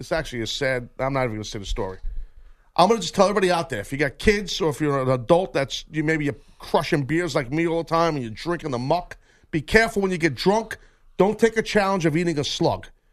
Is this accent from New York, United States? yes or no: yes; Brooklyn, New York, United States; My yard, when I was a kid growing up in Brooklyn, cement.